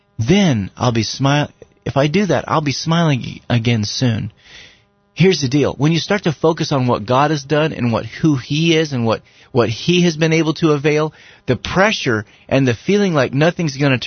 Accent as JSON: {"language": "English", "country": "United States", "said": "And I'm an American, and I'm not supposed to have any."}